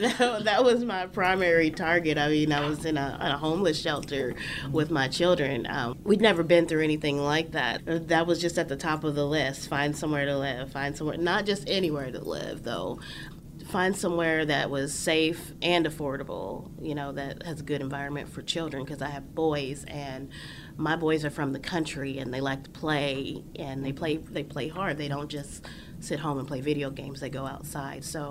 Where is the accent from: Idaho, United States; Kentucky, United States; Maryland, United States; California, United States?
Kentucky, United States; moved away as an adult; now in Syracuse, United States; 2016, I left my husband, and I'm from Kentucky, and I drove 787 miles to Syracuse, New York, to stay with family.